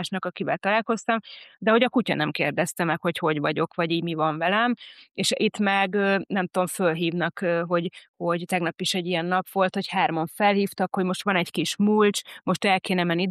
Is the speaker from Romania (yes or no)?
no; Lake Balaton, Hungary; also born or lived in Budapest; én ugye szintén itt nőttem föl vidéken, Balatonnál, de ugye 16 évet Budapesten töltöttem